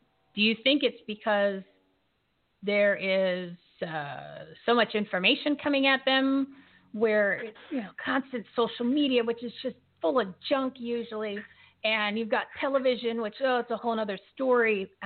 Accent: Bridgewater, New Jersey, United States; I grew up in Bridgewater. So North

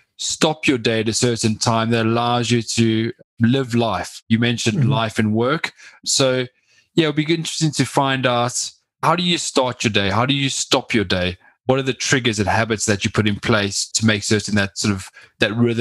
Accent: South Africa; I'm originally from South Africa

